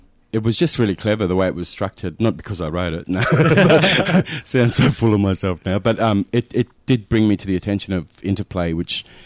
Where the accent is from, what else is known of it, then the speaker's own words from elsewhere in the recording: Katherine, Northern Territory, Australia; But I grew up in Katherine. So a lot of my family are in Katherine as well.